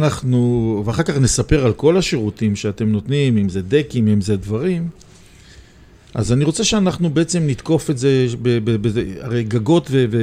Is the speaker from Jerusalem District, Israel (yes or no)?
yes; Jerusalem, Jerusalem District, Israel; אנחנו ירושלמים, אני ירושלמי